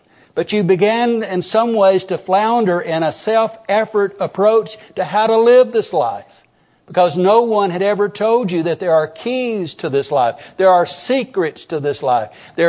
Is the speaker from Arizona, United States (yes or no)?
no; Arab, Alabama, United States; When I was 17 years old, I was introduced to a family in my hometown of Arab who were holding a Monday night, once a month Monday night meeting in their home to teach this very message.